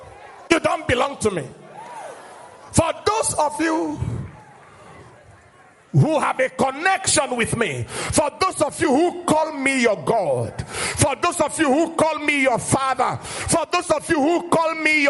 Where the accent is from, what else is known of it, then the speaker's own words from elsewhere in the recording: Benue, Nigeria; I'm from Benue State too.